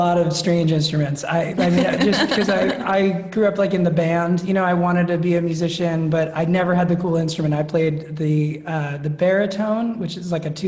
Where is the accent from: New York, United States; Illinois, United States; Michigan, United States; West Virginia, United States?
New York, United States; Staten Island; I grew up on the outskirts of the city in Staten Island.